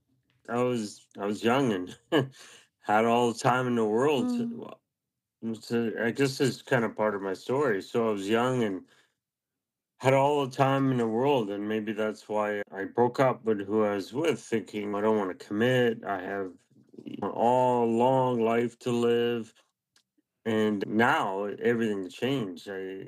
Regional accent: Canada; Of course, I'm Canadian, so you kind of have to be an ice hockey player.

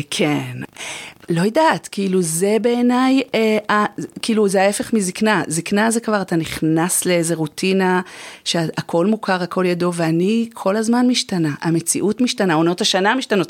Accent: Karnei Shomron, Judea and Samaria Area, Israel; גדלתי בקרני שומרון, למדתי באולפנה

